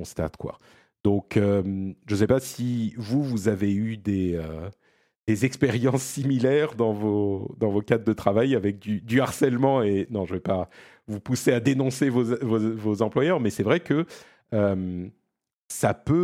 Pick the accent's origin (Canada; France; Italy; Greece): Italy